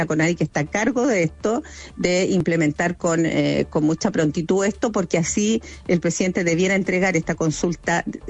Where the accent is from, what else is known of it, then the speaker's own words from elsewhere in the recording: Araucanía, Chile; yo que soy de la Araucanía y tengo vivo en Chemayeco y Cautín